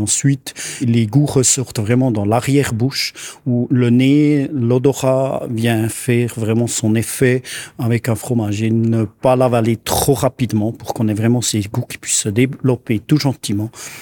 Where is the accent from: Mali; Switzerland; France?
Switzerland; Jura; born there; mes grands-parents étaient agriculteurs dans l'Oberland bernois à Adelboden. Ils sont déménagés au Jura. Moi, je suis né au Jura.